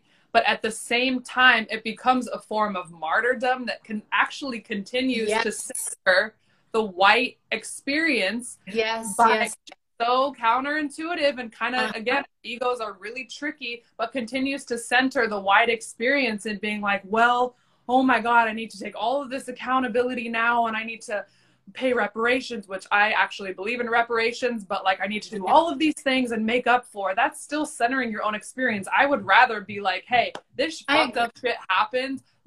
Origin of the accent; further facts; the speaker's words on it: United States; just the reality of being a white person growing up in America